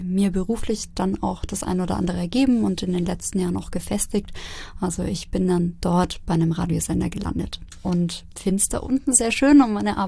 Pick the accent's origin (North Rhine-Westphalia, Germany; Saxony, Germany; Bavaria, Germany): Bavaria, Germany; Nuremberg; Als Nürnberger weiß man vielleicht, dass es die Weißgerbergasse ist